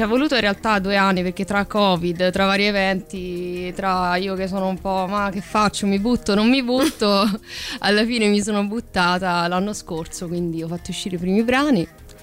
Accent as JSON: {"language": "Italian", "town": "Arezzo", "region": "Tuscany", "country": "Italy", "also_born_or_lived": "Rome", "said": "io in realtà sono di Arezzo, ma ho studiato qua a Roma"}